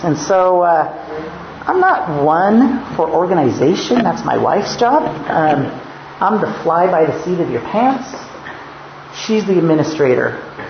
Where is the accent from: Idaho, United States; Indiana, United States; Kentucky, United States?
Idaho, United States; Boise; We are from the States, Boise, Idaho. I usually say Boise because people don't know Meridian, but they're one and the same.